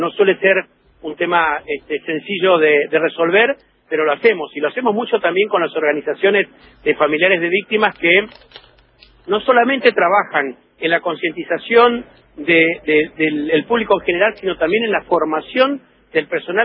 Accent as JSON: {"language": "Spanish", "region": "Corrientes", "country": "Argentina", "said": "No, soy correntino."}